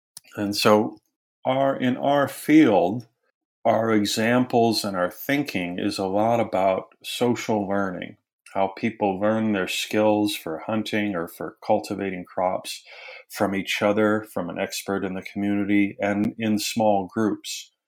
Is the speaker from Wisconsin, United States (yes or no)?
yes; Wisconsin, United States; now in Tennessee, United States; I'm originally from Wisconsin, and it's fantastic to be living in Tennessee.